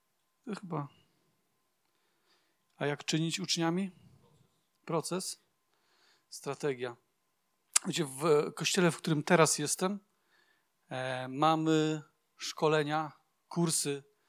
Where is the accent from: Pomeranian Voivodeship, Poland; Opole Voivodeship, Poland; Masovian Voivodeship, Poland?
Pomeranian Voivodeship, Poland; Skarszewy; Znaczy, z Szczewa jeszcze jesteśmy, ale z Karszewy.